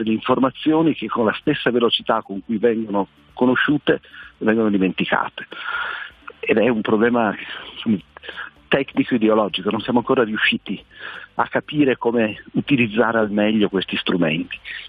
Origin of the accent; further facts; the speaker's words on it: Turin, Piedmont, Italy; e qui io sono torinese, abbiamo festeggiato